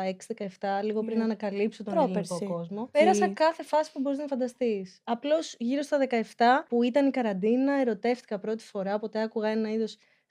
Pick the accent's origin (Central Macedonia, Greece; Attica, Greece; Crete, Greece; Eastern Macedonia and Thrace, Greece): Attica, Greece; Athens; το είπαμε αυτό. Είμαι 20 χρονών. Γεννήθηκα και μεγάλωσα στην Αθήνα. Είμαι μισή από την Κύπρο.